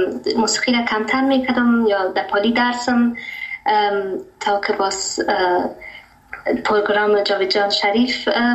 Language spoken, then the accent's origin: Persian; Germany; بله، آمده آلمان تولد شدیم و امیجا بزرگم شدیم، دیگر ما مکتب خلاص کردیم و فعلا امروز درس میخونم در فاکولته.